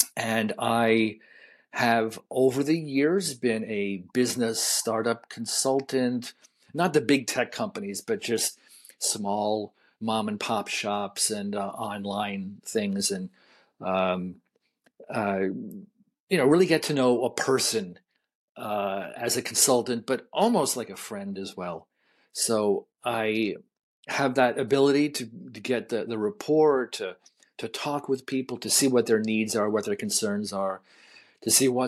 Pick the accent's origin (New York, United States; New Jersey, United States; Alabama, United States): New York, United States; Long Island; moved away as an adult; also born or lived in Queens; So interestingly enough, I was born in Queens, New York, and then grew up on Long Island and left when I had just barely 21 years old. And I moved to the West Coast